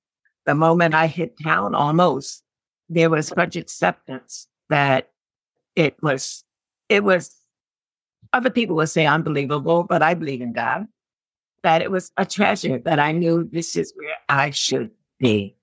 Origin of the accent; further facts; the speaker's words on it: Philadelphia, Pennsylvania, United States; moved away as an adult; now in Olean, United States; Well, I'm here in Olean. I love this town. It's my adopted town. I'm from Philadelphia originally.